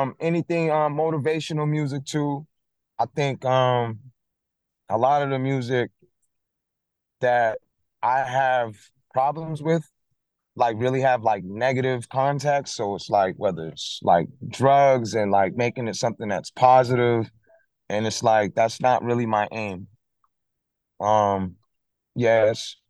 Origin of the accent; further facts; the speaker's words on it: Roxbury, Massachusetts, United States; I'm from Roxbury, Massachusetts.